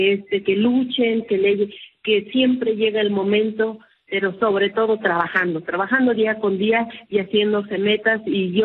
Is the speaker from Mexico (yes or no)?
yes; Michoacán, Mexico; la cocina tradicional indígena de mi pueblo, de Michoacán